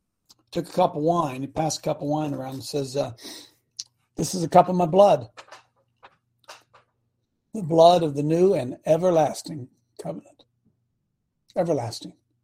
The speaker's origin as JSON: {"language": "English", "region": "Appalachia", "country": "United States", "tie": "born or raised there", "said": "I grew up in Appalachia, as many did"}